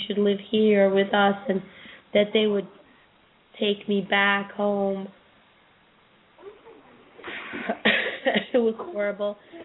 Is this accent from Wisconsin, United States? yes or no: no; New York, United States; I'm from New York.